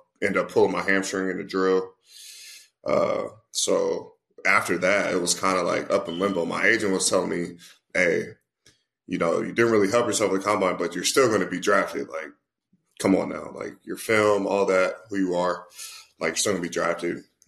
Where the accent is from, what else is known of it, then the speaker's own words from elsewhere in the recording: San Diego, California, United States; So I'm from here. I'm from San Diego. Went to high school here, everything.